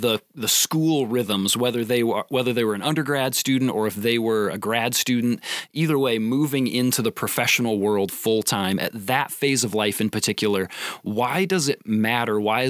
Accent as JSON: {"language": "English", "town": "Warsaw", "region": "Indiana", "country": "United States", "tie": "born or raised there", "said": "it's always nice to meet a fellow Hoosier who's been moved to a different space. I grew up in Warsaw."}